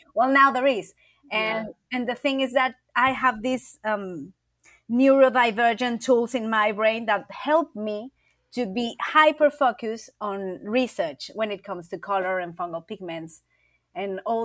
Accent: Chiapas, Mexico; also born or lived in Mexico City / Oaxaca; So I'm Mexican. I live in Mexico. I was born in Mexico City, but at a very young age, we moved to Chiapas. So I grew up in Chiapas and Oaxaca

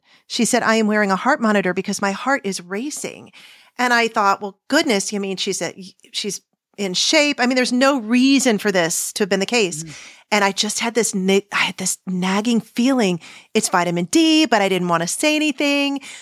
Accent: San Diego, California, United States; now in Kansas City, United States; And so I grew up in San Diego. I think there's some degree of adaptation that I went through.

